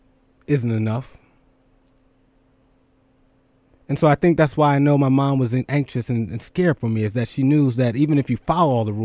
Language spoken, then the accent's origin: English; Philadelphia, Pennsylvania, United States; I remember being a little kid growing up in Philly. And shout out to my parents